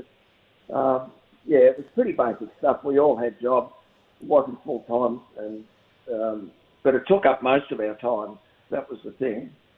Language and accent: English; Geelong, Victoria, Australia; Well, I grew up in Geelong, so I knew probably half the players on the list there, and that was more like home.